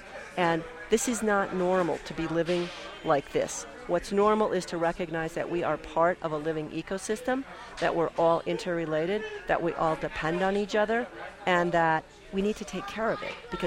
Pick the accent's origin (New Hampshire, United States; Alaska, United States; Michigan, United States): Alaska, United States; In my home state, Alaska, we already have climate refugees.